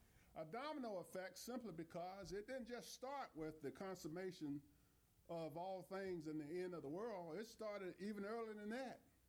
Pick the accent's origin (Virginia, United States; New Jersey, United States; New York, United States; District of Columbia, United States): Virginia, United States; well, to be quite frankly, ma'am, I'm from Virginia, and I haven't seen a tall Texan yet.